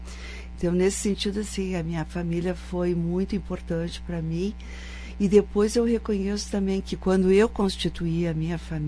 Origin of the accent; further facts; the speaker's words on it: Caxias do Sul, Rio Grande do Sul, Brazil; born there; Bom, eu nasci em Caxias do Sul, né?